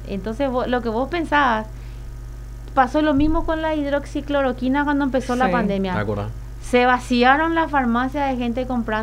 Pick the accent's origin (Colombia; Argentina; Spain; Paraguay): Paraguay; Así somos los paraguayos, esa es nuestra idiosincrasia